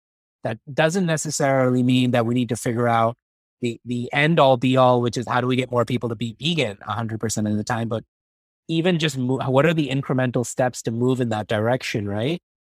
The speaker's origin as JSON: {"language": "English", "town": "New York City", "region": "New York", "country": "United States", "tie": "born or raised there", "said": "so growing up in New York City, right, like every person in an office"}